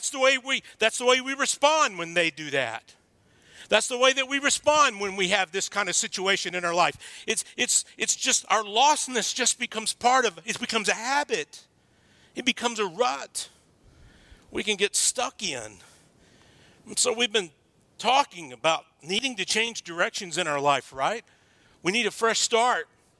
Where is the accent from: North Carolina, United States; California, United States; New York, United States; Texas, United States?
Texas, United States; You know, I'm from Texas, and we don't do this kind of stuff very well, okay?